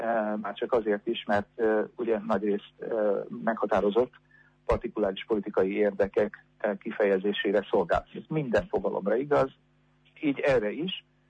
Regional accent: Budapest, Hungary; ugye én budapesti vagyok, tehát Magyarország volt ugye az elsődleges referenciapontom

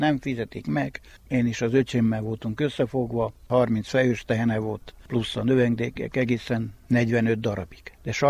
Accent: Istvánháza, Mureș County, Romania; Mondom, én istvánházi. Nem igaz, azt mondja, te kutasföldi vagy. De nem, én istvánházi vagyok.

